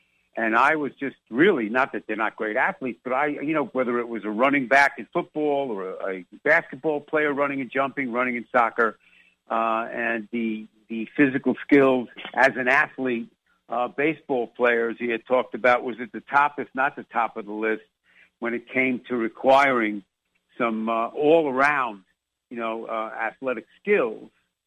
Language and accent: English; Massapequa, New York, United States; my hometown that I played Little League, Massapequa, Long Island, we made the World Series.